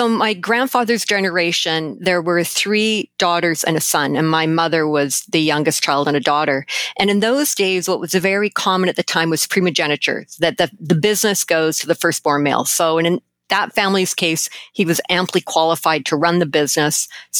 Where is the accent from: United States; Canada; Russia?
Canada; which is actually, as a Canadian, is kind of cool.